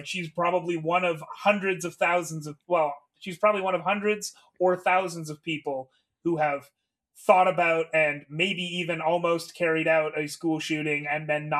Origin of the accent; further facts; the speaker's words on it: Canada; I am saying all of this as a Canadian in Canada.